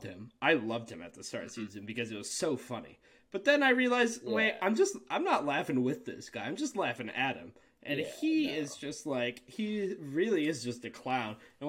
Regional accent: Connecticut, United States; Like, being from, you know, growing up in Connecticut, having these teams always be bad and maybe, like, it's always all about the Patriots.

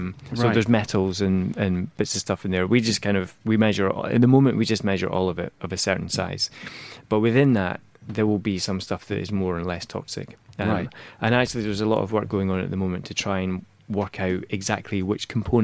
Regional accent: Edinburgh, Scotland, United Kingdom; moved away as an adult; now in London, United Kingdom; You can probably tell from my accent, I grew up in Edinburgh. I came to London in 2005

